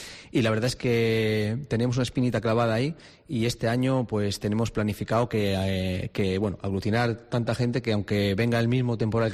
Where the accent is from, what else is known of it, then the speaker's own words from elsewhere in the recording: Cantabria, Spain; que somos cántabros y somos fuertes para poder venir